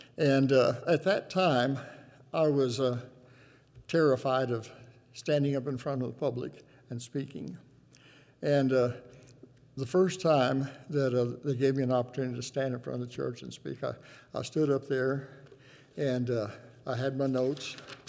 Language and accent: English; Texas, United States; I was raised in Texas on a farm, and a chicken has grit in their craw.